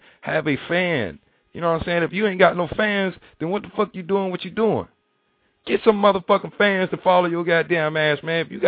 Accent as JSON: {"language": "English", "region": "the South", "country": "United States", "said": "I am from the South, so the words that you hear up about my mouth is how I talk."}